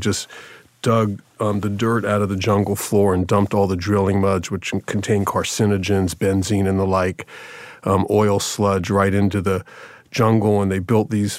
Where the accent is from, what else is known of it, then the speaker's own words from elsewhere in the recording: Jacksonville, Florida, United States; Jacksonville, Florida.